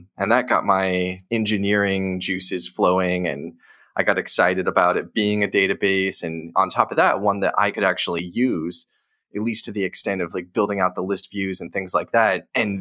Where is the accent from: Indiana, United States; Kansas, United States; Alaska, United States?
Indiana, United States; Indianapolis; And I'm from Indianapolis.